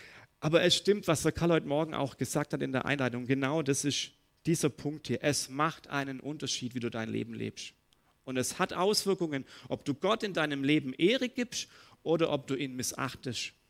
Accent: Hemmingen, Germany; wenn die Bauern in Hemmingen, da wo ich aufgewachsen bin

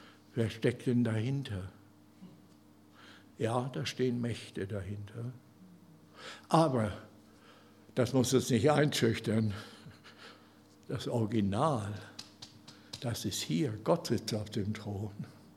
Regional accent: Northern Germany, Germany; Ich komme ja aus Norddeutschland.

